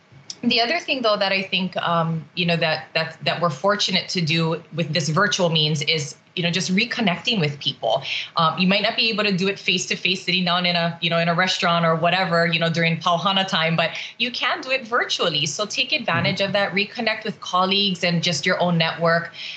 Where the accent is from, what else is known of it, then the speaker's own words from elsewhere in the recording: Hawaii, United States; I am a Big Island girl, born and raised on Hawaii Island, out in Honolulu.